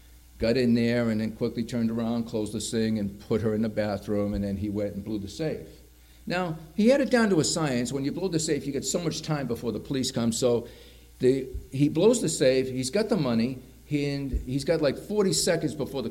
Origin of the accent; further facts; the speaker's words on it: Brockton, Massachusetts, United States; I grew up in Brockton, as many of you know, City of Champions. It's known for boxing, but it's also known for something else.